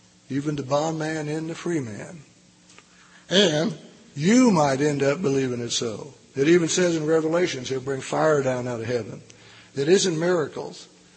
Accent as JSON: {"language": "English", "town": "Anderson", "region": "Indiana", "country": "United States", "tie": "born or raised there", "also_born_or_lived": "Chicago", "said": "I was born in Anderson, Indiana, and I lived in Indiana all my life, except for 2 years I was in Chicago going to school."}